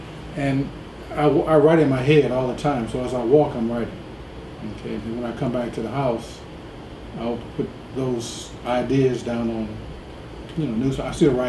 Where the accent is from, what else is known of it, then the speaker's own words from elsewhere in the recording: Detroit, Michigan, United States; also born or lived in Little Rock, United States; I was born in Little Rock, right. Arkansas. But we left Little Rock before I was 1 year old. So as John Killen said, we moved up south. to Detroit.